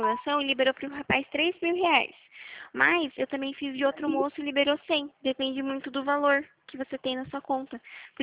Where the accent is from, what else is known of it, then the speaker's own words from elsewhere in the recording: São Paulo, Brazil; O meu DDD é 15, que faz pouco tempo que eu tô pra cá e eu sou do interior de São Paulo.